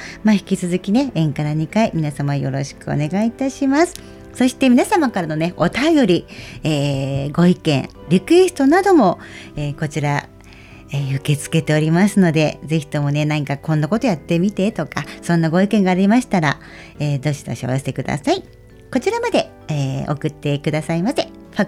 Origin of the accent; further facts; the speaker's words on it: Onahama, Fukushima, Japan; born there; 私も小名浜出身なんです、実はね生まれが。